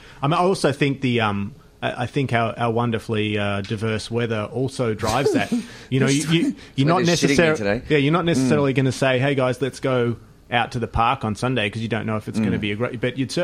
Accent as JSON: {"language": "English", "town": "Sydney", "region": "New South Wales", "country": "Australia", "moved": "as an adult", "lives_now": "Melbourne, Australia", "said": "I'm not originally from Melbourne. I've moved here 10 years ago."}